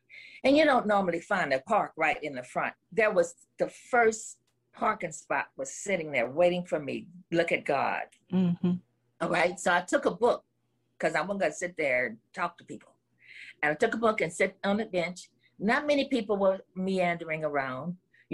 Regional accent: New Orleans, Louisiana, United States; I'm from New Orleans.

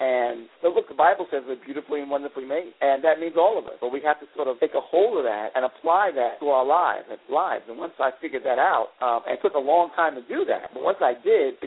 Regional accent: Brooklyn, New York, United States; Okay, well, I'm a Brooklyn boy, born and raised in Brooklyn, New York. Went to school in Brooklyn, Brooklyn Tech.

